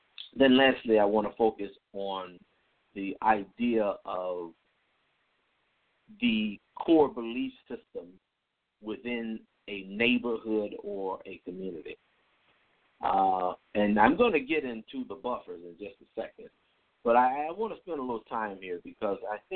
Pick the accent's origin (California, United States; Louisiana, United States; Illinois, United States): Illinois, United States; Chicago; when I grew up in Chicago, I learned that if you wanted something in the streets, you had to have some kind of hustle.